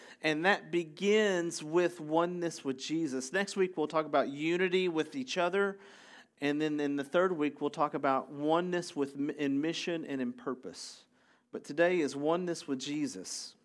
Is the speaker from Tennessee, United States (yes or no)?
yes; Tennessee, United States; I grew up in Tennessee, so the Atlantic Ocean was kind of close to us.